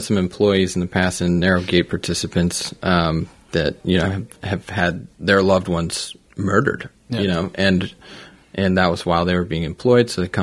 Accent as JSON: {"language": "English", "town": "St. Charles", "country": "United States", "tie": "born or raised there", "said": "I grew up in St. Charles, which is about 25 miles from where I live, but that 25 miles makes all the difference."}